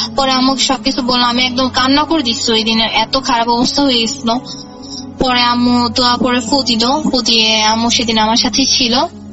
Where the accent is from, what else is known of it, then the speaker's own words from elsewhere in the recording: Bikrampur, Dhaka Division, Bangladesh; আমাদের গ্রামের বাড়ি বিক্রমপুর, সেখানে অনেক স্টোরি আছে